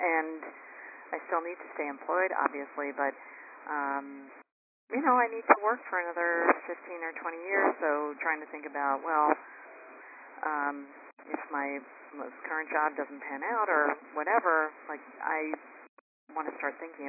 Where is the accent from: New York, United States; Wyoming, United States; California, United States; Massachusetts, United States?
New York, United States; I'm from New York.